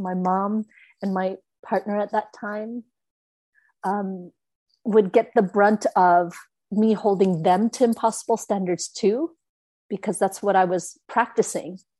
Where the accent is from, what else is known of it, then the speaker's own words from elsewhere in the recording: Canada; born there; even though I was born in Canada.